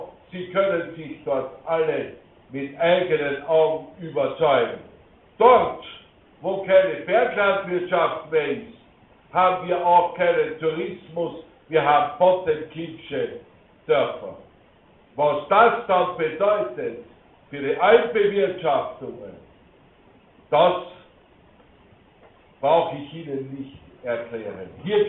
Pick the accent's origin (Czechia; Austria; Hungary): Austria; Upper Austria; in meinem Heimatbundesland Bad, also Oberösterreich, in Bad Ehrenfelden.